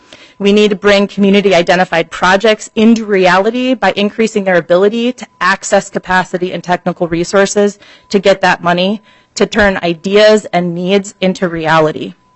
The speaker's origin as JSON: {"language": "English", "region": "Minnesota", "country": "United States", "said": "And as a Minnesotan, I appreciate all of your efforts to sustain and create a thriving Minnesota for myself, my daughter, and all Minnesotans."}